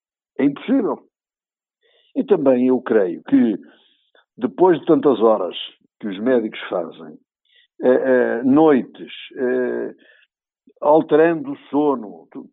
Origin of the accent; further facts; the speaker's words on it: Portugal; É isto que como utente e como português eu desejo.